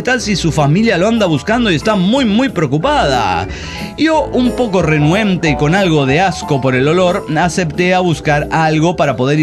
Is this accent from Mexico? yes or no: yes; Mexico; aunque soy mexicano